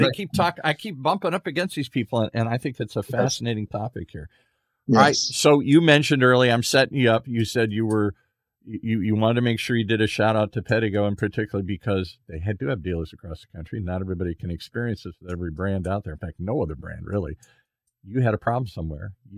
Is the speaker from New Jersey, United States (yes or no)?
no; Michigan, United States; accent: Yankee; I grew up in Michigan and lived in Michigan.